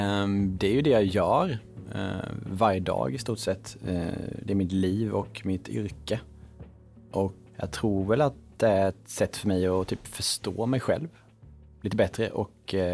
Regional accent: Småland, Sweden; när jag växte upp i Åre, den liten bruksort i Småland

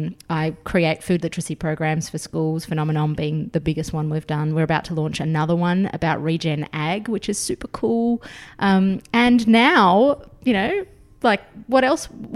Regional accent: Melbourne, Victoria, Australia; I'll say, I'm from Melbourne.

